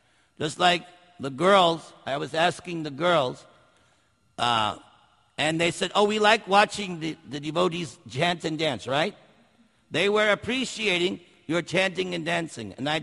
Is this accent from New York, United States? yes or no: yes; New York, United States; I'm from New York. Forget about it.